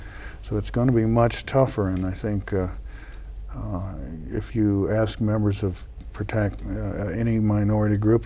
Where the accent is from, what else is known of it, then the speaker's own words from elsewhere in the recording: Oklahoma, United States; Well, in Oklahoma, that part of Oklahoma, I didn't play it up too much